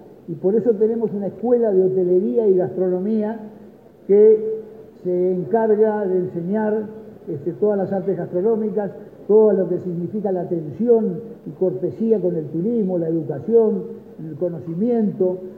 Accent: Nueva Helvecia, Colonia, Uruguay; en mi ciudad natal, que es la Colonia Suiza, Nueva Helvecia

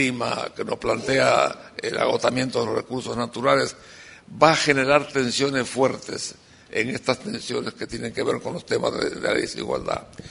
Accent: Montevideo, Uruguay; also born or lived in Spain; Yo soy español, yo nací en España, soy uruguayo, pero nací en España, vine de 3 años. Y mis padres tenían un pequeño almacén en el Reducto, la calle Guaycurú y Colorado. Y ahí vivíamos

